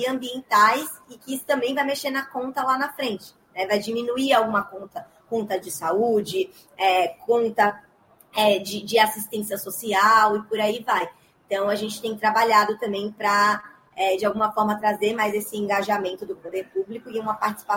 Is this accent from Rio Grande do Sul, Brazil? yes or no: no; Salvador, Bahia, Brazil; now in São Paulo, Brazil; Eu sou de Salvador, né? Então, eu falei isso, baiana, sou de Salvador. E quando a gente foi empreender, eu tive que me mudar para São Paulo.